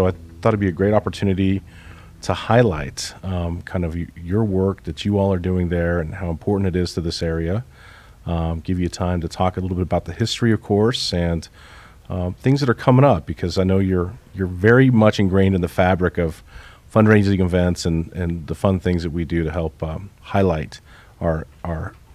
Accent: Northglenn, Colorado, United States; I did. Okay. North Glen.

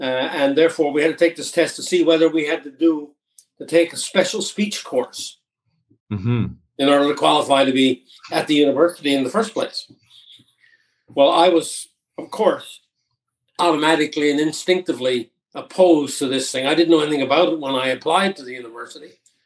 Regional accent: Newfoundland and Labrador, Canada; I was from the Bay right. in Newfoundland. I'm from rural Newfoundland.

